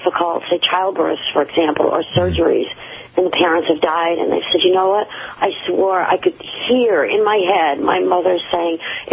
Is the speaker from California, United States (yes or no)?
no; Revere, Massachusetts, United States; And I don't come from Salem. I come from Revere, which is two towns down.